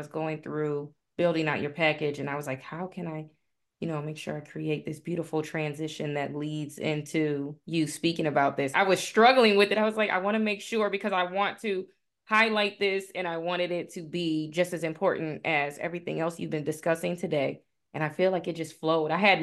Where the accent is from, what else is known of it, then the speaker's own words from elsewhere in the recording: Michigan, United States; accent: Michigan; And look at my Michigan accent coming out.